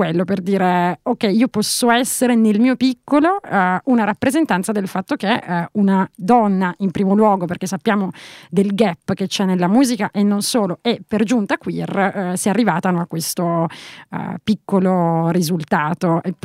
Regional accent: Turin, Piedmont, Italy; now in Berlin, Germany; Io non conosco Milano, appunto sono torinese, vivo da 3 anni a Berlino

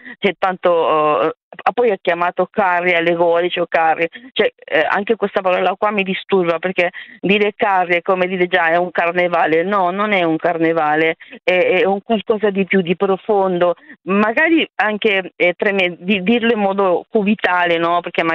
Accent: Chile; now in Italy; sono una scrittrice, sono cilena naturalizzata italiana.

